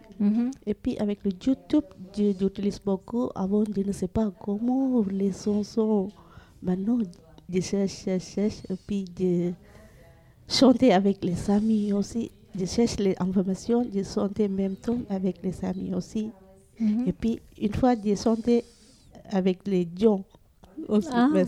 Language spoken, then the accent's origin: French; Sri Lanka; je viens de Sri Lanka.